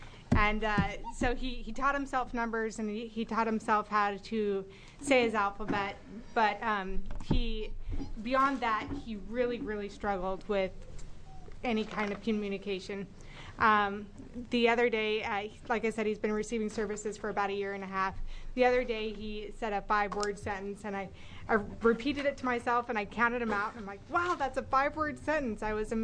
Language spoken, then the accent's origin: English; Monmouth, Oregon, United States; I'm from Monmouth, Oregon.